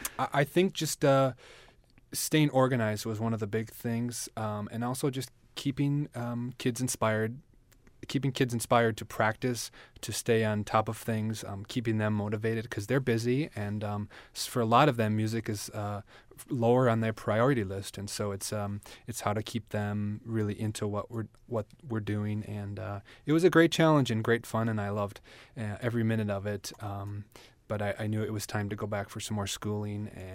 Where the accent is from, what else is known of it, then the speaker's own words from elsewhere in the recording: Minnesota, United States; I'm from Minnesota, actually.